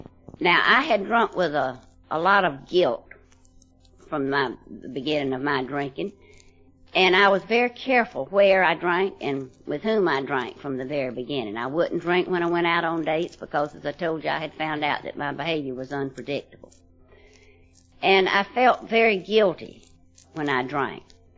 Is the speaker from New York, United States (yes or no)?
no; Swainsboro, Georgia, United States; When I was a junior in high school, a young man moved to my hometown of Swainsboro